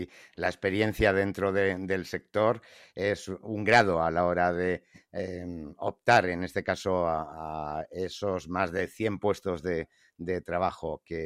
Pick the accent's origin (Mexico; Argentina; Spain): Spain; first language Spanish; somos nativos españoles